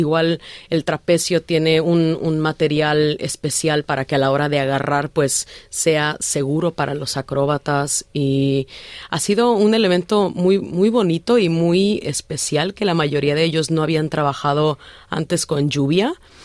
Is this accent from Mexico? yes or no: yes; Mexico; hay muchos elementos que a mí como mexicana me hacen sentir muy orgullosa